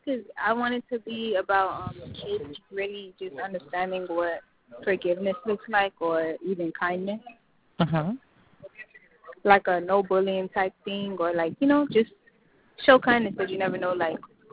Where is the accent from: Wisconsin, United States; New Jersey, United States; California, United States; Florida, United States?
Florida, United States; Miami; Miami, Florida.